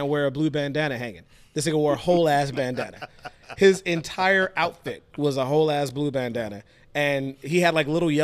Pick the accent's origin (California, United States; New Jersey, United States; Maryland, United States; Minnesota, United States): California, United States; we live on the West Coast. We're coming from Cali.